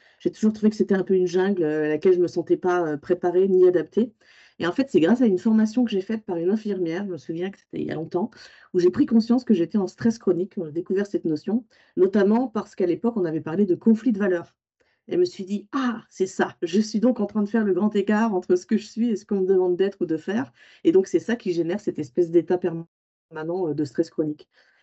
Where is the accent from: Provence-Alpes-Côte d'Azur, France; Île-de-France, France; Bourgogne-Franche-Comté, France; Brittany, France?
Île-de-France, France; je viens de l'Île-de-France, contrairement à mon nom de famille qui, lui, a des connotations basques